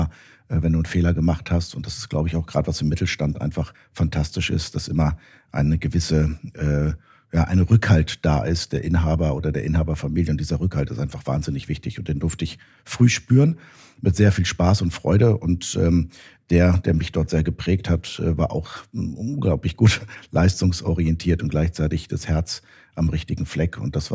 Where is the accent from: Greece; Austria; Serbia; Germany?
Germany; Göttingen, Lower Saxony; Und dann auch außerhalb meiner Heimatstadt Göttingen.